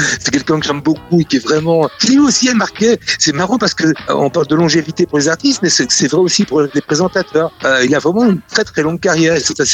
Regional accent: Brussels, Belgium; born there; ma maman est ukrainienne, mon papa était français, mais je suis né à Bruxelles, j'ai toujours un désattache très fort avec la Belgique. Et même si je voyage beaucoup, c'est quand même là que j'ai élevé mes enfants

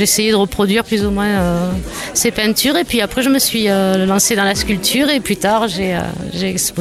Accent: Vic-Fezensac, Occitanie, France; born there; Ben, je suis née à Vic-Fezensac, donc j'ai toujours connu les corridas

